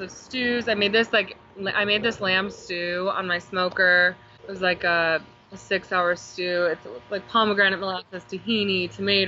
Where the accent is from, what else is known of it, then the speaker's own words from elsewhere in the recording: Cleveland, Ohio, United States; I grew up in Cleveland in the suburbs.